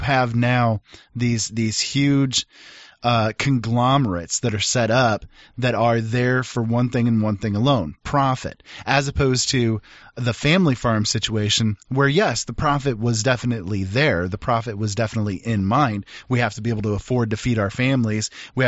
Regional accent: Indiana, United States; Well, we're from Indiana, so you know we're genetically bred to know and understand every single thing that there is to know about corn.

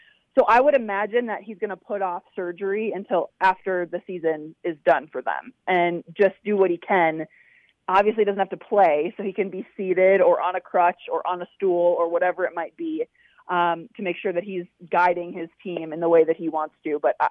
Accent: Minnesota, United States; I'm from Minnesota originally, so I know kind of what Minnesota sports fans have gone through the years in my time of being in Minnesota

